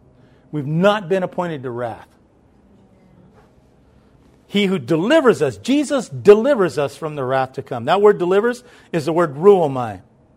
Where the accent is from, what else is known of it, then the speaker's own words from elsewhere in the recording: Blythe, California, United States; I came from Blythe, California. In the heat of the summer, it was 120 degrees in the shade.